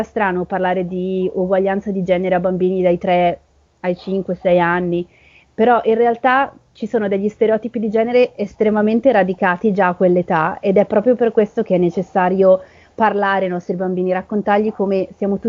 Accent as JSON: {"language": "Italian", "town": "Bergamo", "region": "Lombardy", "country": "Italy", "said": "Perché io sono di Bergamo"}